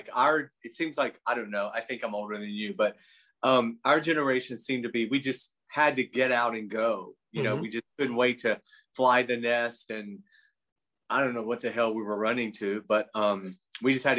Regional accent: Athens, Georgia, United States; Well, I grew up in Athens, Georgia, not too far from where you are, in a college town. I was the youngest of 4 boys.

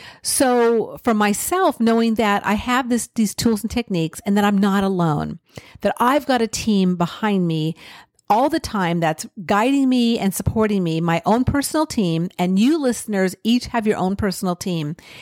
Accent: California, United States; So for myself, I grew up in California

